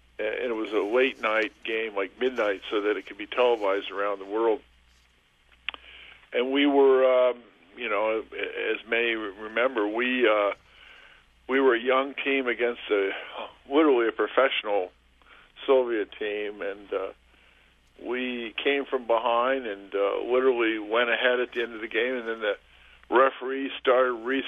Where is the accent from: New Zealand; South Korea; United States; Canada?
United States; Mansfield; I played for Buffalo, which was owned by a gentleman from my hometown of Mansfield